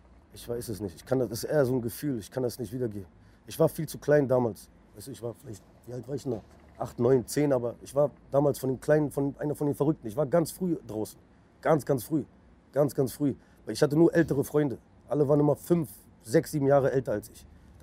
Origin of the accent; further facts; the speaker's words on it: Berlin, Germany; Charlottenburg. Aber ob die Leute mir nicht glauben oder nicht, ich bin in Zehlendorf geboren.